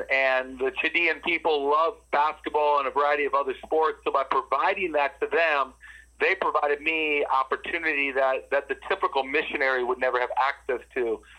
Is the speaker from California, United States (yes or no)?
no; Oakdale, Minnesota, United States; I grew up in Minnesota on the east side of the cities in a town called Oakdale. And ended up in Iowa at Iowa State University in 2000 on a full-ride basketball scholarship